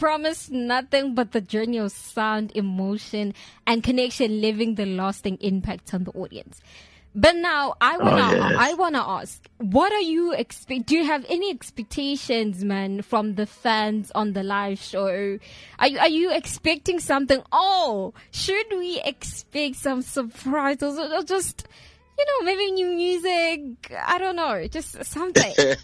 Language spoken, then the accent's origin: English; South Africa; I think that is the biggest news for me, as I'm South African.